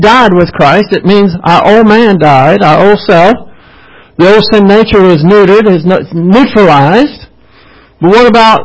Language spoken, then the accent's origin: English; the South, United States; I'm a Southerner, most of y'all are Southerners.